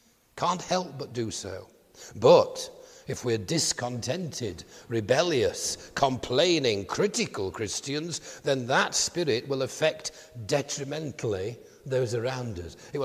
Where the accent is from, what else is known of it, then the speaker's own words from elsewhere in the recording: Yorkshire and the Humber, United Kingdom; But I am a Yorkshireman by birth and breeding